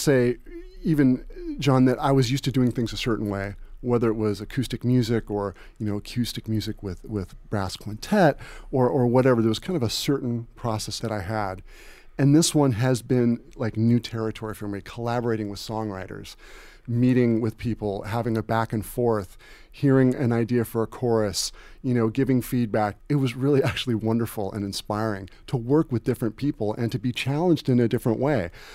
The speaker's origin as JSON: {"language": "English", "region": "California", "country": "United States", "tie": "born or raised there", "said": "we had bees at the farm that I grew up in California"}